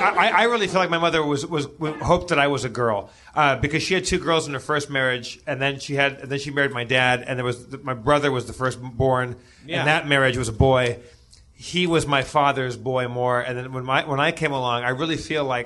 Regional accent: Los Angeles, California, United States; I grew up in Los Angeles.

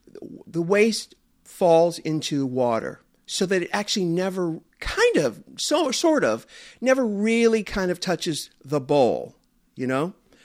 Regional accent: San Diego, California, United States; You know, I'm an American. Born and raised here, born in San Diego, by the way

